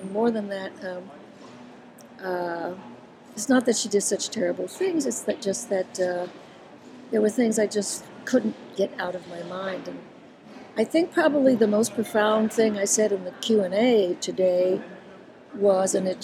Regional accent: Puerto Rico; born there; It's about my life from the time I was born in Puerto Rico to the time right now, actually.

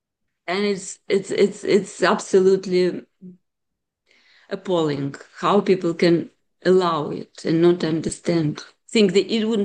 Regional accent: Russia; English is a second language; moved away; And I came from Russia in 1996.

